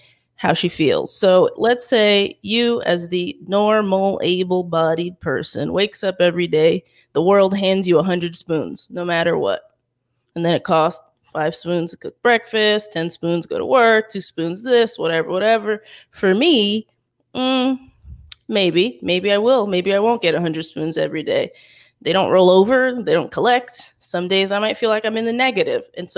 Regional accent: Florida, United States; I'm from South Florida through and through. So pretty much Miami, Fort Lauderdale area.

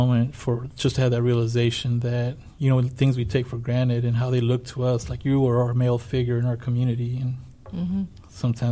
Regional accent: United States; first language Spanish; I grew up on the West Side, and my parents were immigrants, and I remember being frustrated with, you know, the language thing. Being my first language was Spanish

